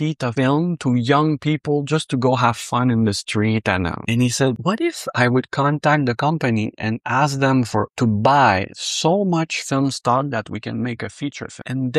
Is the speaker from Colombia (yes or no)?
no; Quebec, Canada; It's because I come from Quebec is a place where everything is so well written all the time